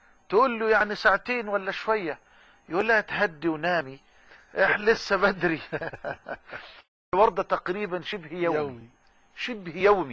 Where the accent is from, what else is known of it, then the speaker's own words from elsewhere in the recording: Damuh, Dakahlia, Egypt; إلى الجامع الكبير في قريتنا الكريمة في دموه،